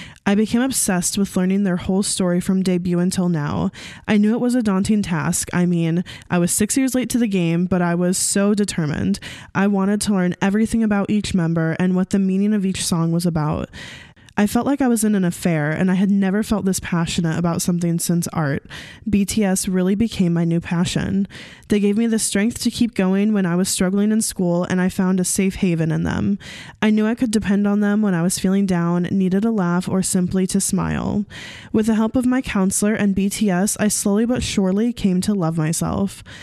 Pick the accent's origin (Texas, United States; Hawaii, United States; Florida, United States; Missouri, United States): Hawaii, United States; I'm 21 years old and I'm from Hawaii.